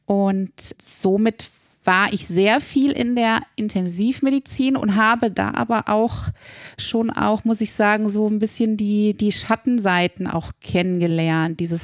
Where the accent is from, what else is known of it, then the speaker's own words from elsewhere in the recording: Marburg, Hesse, Germany; also born or lived in Remscheid; Ich bin gebürtig aus NRW, ich bin in Remscheid geboren und dann aber relativ früh nach Marburg gezogen und dort dann aufgewachsen und dann hat mich die ZVS nach Gießen geschickt zum Studium.